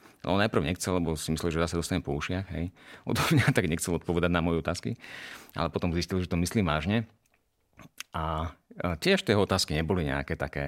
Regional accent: Horný Kalník, Žilina Region, Slovakia; Lebo ja som Martinčan, teda som z Horného Kalníka, to je taká dedinka 5 km od Martina, ale školu som navštevoval Martin, čiže ten život som prežíval väčšinou v tom meste.

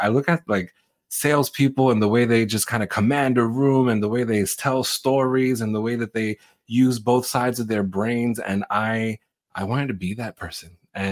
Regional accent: New York, United States; I'm an Aries. I'm a New Yorker.

